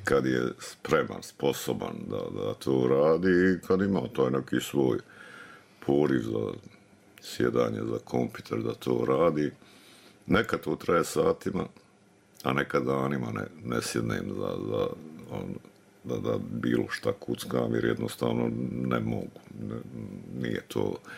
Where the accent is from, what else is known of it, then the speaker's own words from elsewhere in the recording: Sarajevo, Federation of Bosnia and Herzegovina, Bosnia & Herzegovina; also born or lived in Potkozarje; To do neke 8. godine kad je otac konačno dobio službu u Sarajevu i kad smo preselili u Sarajevo, onda sam završio osnovnu, srednju, fakultet, postdiplomski studij, to je Sarajevo do rata. Ali da. Evo, rano djetinjstvo je Hercegovina i Potkozarje.